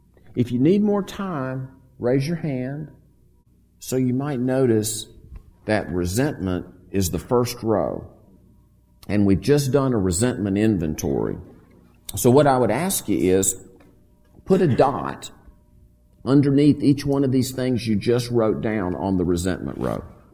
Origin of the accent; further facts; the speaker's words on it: Mississippi, United States; I'm from Mississippi. We'll just run right by you.